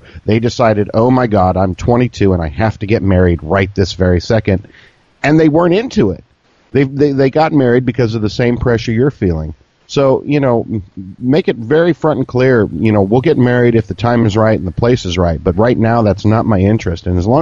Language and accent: English; Ireland; Me being Irish, I was looking for an Irish gal.